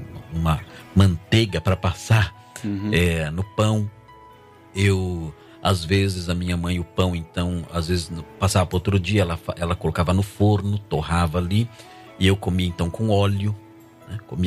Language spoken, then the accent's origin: Portuguese; São Paulo, Brazil; evangélica batista muito forte em São Paulo, comunidade Leta. E nos mudamos, quando eu tinha 2 anos de idade, para um bairro próximo chamado Vila Ema. Mas meus pais, eles eram muito pobres, filhos de ex-lavradores, operário.